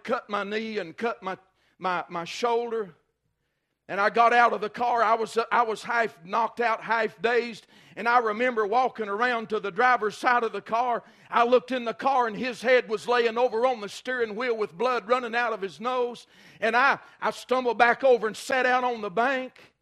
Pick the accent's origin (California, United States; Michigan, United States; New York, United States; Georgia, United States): Georgia, United States; And I grew up in Dawson County, Georgia. It was known for hot rods and Bill Elliott and all that kind of stuff.